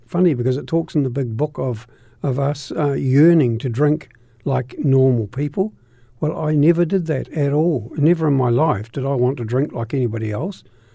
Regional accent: Dunedin, Otago, New Zealand; also born or lived in Christchurch; I originally was born in Christchurch, but my family left here before I was I can remember. I don't remember being here. And so we were down in Brighton, Dunedin.

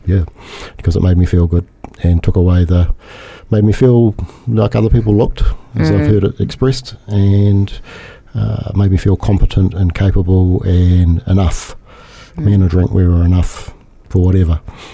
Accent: Christchurch, Canterbury, New Zealand; also born or lived in Dunedin; And I'm a New Zealander, Kiwi New Zealander. I've born in Dunedin, but I spent pretty much all my life in Christchurch.

